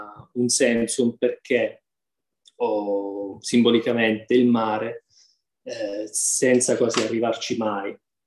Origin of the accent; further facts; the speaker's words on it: Sicily, Italy; moved away as an adult; io sono nato e cresciuto in Sicilia, in un paesino di montagna. L'università poi mi ha spinto ad andare via da casa a 18 anni.